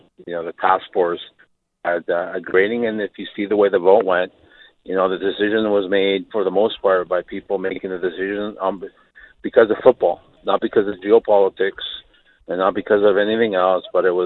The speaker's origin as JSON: {"language": "English", "town": "Vancouver", "region": "British Columbia", "country": "Canada", "said": "I'm from Vancouver"}